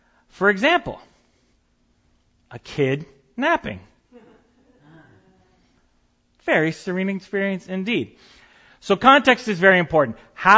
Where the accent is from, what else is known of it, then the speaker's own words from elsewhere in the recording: California, United States; I am from Northern California.